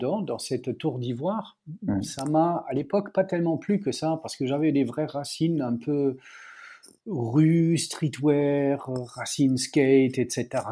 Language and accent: French; Germany; sur mon Wikipédia, il y a écrit franco-allemand, alors je suis né en Allemagne, j'ai grandi en Allemagne, j'ai un nom de famille un peu polonais, bien que ça doit faire 5 générations que tout le monde vit en Allemagne